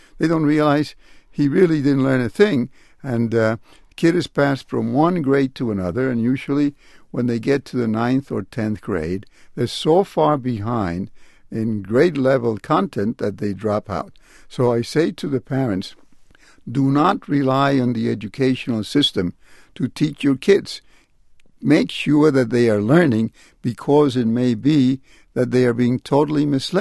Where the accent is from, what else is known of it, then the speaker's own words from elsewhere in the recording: Puerto Rico; English is a second language; moved away; I endorsed bilingual education because I came here from Puerto Rico and couldn't speak English.